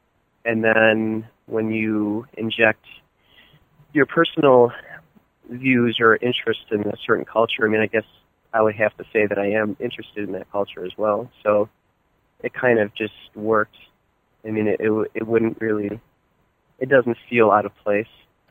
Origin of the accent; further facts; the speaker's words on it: Buffalo, New York, United States; I grew up in Buffalo, and I really don't have a big following here.